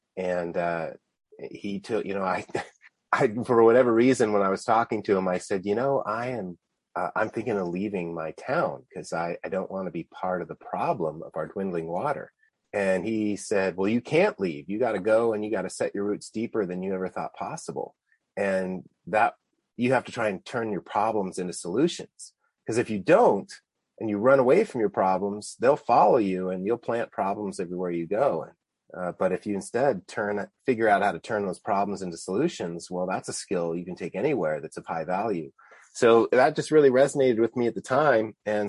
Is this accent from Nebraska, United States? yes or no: no; Tucson, Arizona, United States; I grew up here in Tucson, which is dry land community, just getting 11 inches of rain a year.